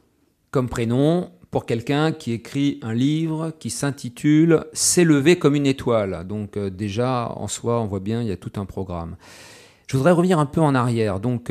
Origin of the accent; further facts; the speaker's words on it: France; moi je suis français, donc j'ai été élevé dans le christianisme. Aujourd'hui, je dirais pas que je suis chrétien